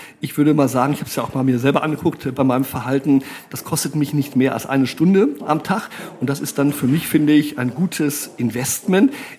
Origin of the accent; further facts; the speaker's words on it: Brazil; auch jemand mit einer gewissen Leichtigkeit gesegnet durch meine Jugend in Brasilien